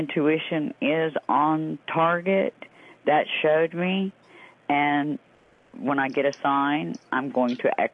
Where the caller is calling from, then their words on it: Okeechobee, Florida, United States; and I come from Okeechobee, Florida.